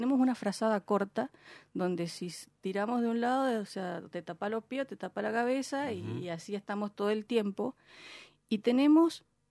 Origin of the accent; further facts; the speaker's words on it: Argentina; pero como argentinos está lejos de que eso suceda